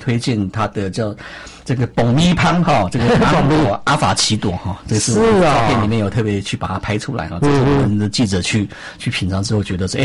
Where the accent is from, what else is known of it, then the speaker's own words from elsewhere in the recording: Zuoying, Kaohsiung, Taiwan; 从小因为我们小时候在左营嘛对那除了说这个在这个左营那边眷村比较很熟悉以外呢